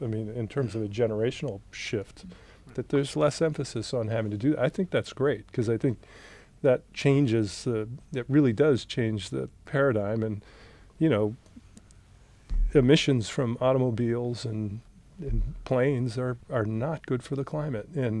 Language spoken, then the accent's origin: English; Boston, Massachusetts, United States; also born or lived in Dallas; I lived in Dallas in the 90s, and Dallas was the ultimate automobile car. I grew up in Boston, and we didn't have many cars, but Dallas was automobiles.